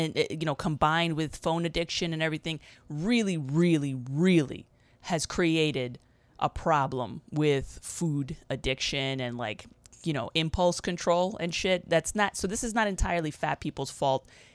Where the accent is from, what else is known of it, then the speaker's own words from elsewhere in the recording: United States; We're American. We're dumb.